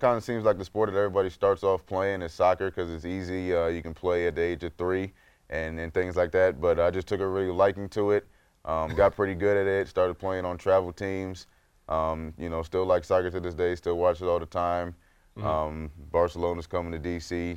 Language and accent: English; Silver Spring, Maryland, United States; now in Washington, United States; It's really nice, about 5 minutes outside of D.C. I live there practically my whole life. I actually live in D.C. now, in Northeast D.C.